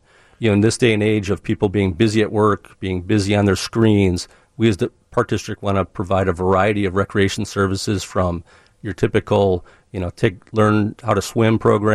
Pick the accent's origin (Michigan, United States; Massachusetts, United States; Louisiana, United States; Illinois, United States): Illinois, United States; Schaumburg; I am from Schaumburg originally. My wife and I both grew up in Schaumburg. We ended up buying my in-law's house. So we're raising our family in Schaumburg.